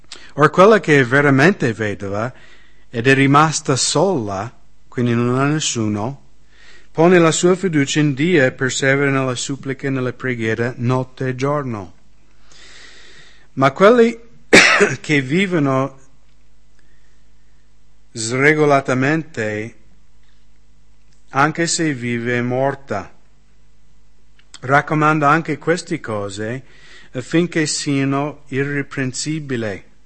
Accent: United States; Io non sono d'accordo che purtroppo nel mio paese c'è troppo facilmente l'usanza di gettare gli anziani nella casa di riposo negli Stati Uniti.

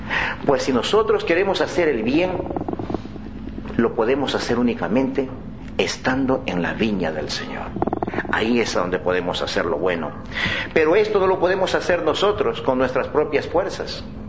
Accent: Ecuador; also born or lived in Mexico; no soy mexicano. Soy de Ecuador, pero viví 6 años en México y me gustó mucho y aprendí muchas cosas de allá

